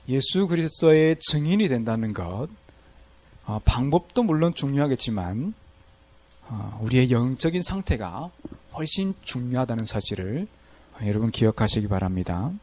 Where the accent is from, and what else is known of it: China; now in South Korea